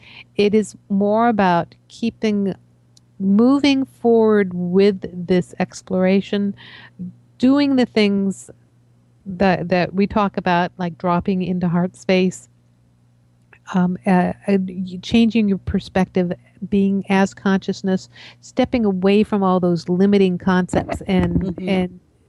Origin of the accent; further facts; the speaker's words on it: East Coast, United States; now in Seattle, United States; I'm originally from the East Coast. And so when I moved to Seattle, I was always 20 minutes early wherever I went.